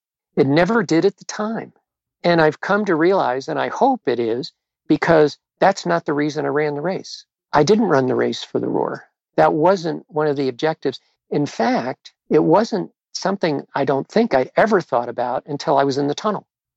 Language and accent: English; United States; geez, I'm an American, but give me a break.